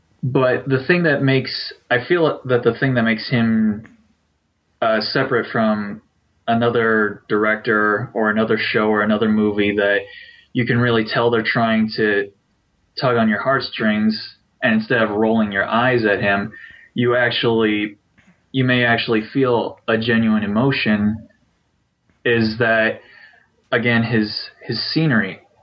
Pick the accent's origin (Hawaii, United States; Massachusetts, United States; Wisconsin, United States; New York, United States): Hawaii, United States; what I would always see growing up in Hawaii, these vast fields of sugarcane